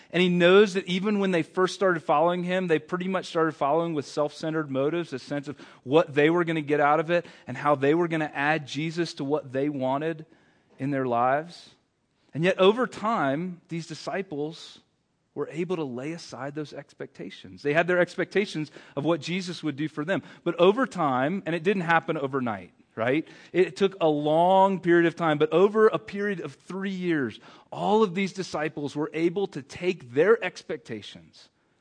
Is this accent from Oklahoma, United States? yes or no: no; North Carolina, United States; I grew up in North Carolina, which is the heart of NASCAR country.